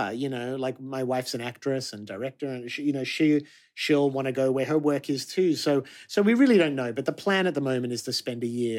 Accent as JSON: {"language": "English", "country": "Australia", "moved": "as an adult", "lives_now": "United States", "said": "Well, you know, I'm Australian, mm-hmm. and I've lived in the US for the most part since probably 96 when I finished high school."}